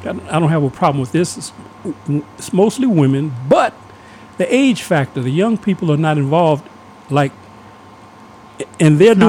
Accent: California, United States; When I grew up in California, people were working, and my family had county jobs, so they have prescriptions.

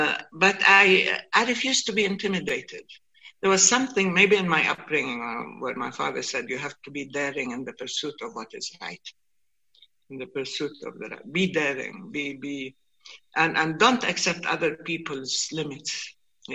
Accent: Palestine; I would say I came from Palestine, they would say Pakistan, of course, and I'd say no, Palestine.

